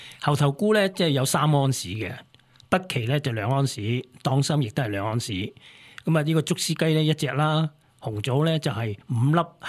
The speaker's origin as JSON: {"language": "Cantonese", "country": "China", "said": "汤咧就我哋中国人最中意噶啦"}